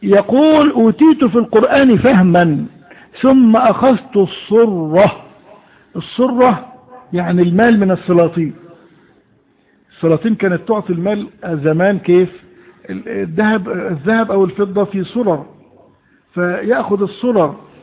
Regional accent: Egypt; احنا عندنا في مصر

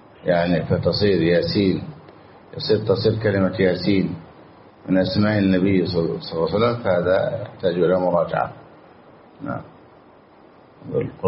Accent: Egypt; حتى عندنا في مصر

